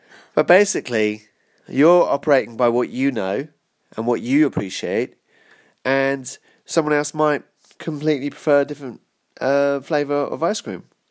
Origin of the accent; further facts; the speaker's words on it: United Kingdom; I'm British, so I'm not going crazy here